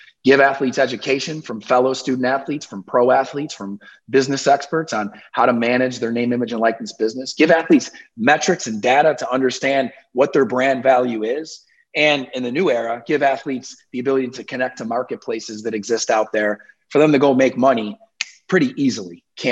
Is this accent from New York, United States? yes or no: yes; Syracuse, New York, United States; I'm actually from Syracuse, New York.